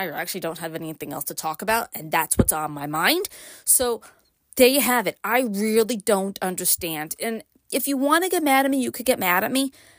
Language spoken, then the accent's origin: English; Brooklyn, New York, United States; I have a book about growing up in Brooklyn and moving to upstate.